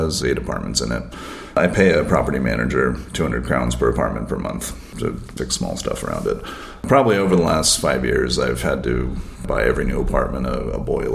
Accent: New Hampshire, United States; In my hometown in New Hampshire, which is an hour away, became a commuter town from Boston.

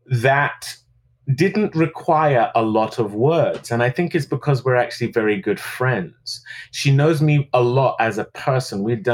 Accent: United Kingdom; there are some people who are not going to like the fact that I'm British and playing him.

